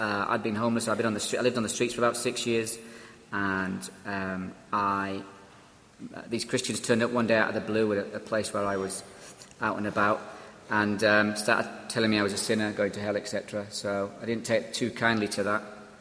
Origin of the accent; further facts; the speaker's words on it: Ireland; accent: North of England; now in Scotland, United Kingdom; I'm Irish, who lives in Scotland with an English accent.